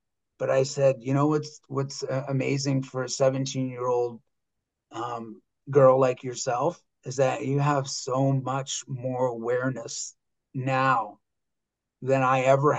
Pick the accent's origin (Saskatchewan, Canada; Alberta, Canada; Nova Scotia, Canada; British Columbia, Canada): British Columbia, Canada; Vancouver; I'm from Vancouver is a little, it's a lot fast paced.